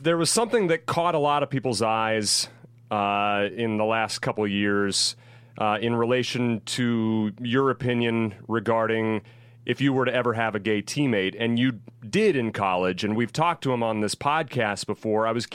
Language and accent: English; Auburn, Nebraska, United States; And I'm from Auburn, home of the Kelsey brothers.